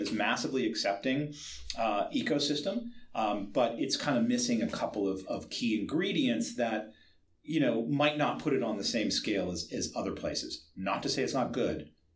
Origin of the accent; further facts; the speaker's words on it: Boston, Massachusetts, United States; I'm a Bostonian, right?